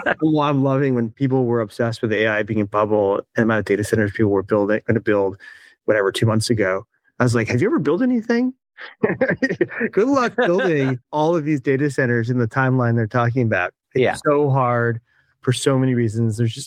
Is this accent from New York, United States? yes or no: no; Washington, District of Columbia, United States; I grew up in Washington, D.C. I live in Washington, D.C.